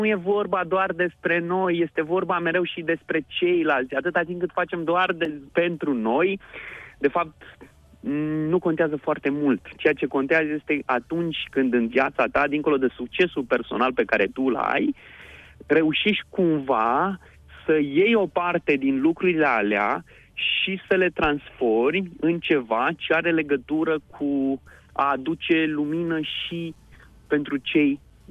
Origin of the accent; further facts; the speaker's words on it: Argeș, Romania; care există și la mine, în Argeș, de unde sunt eu, știi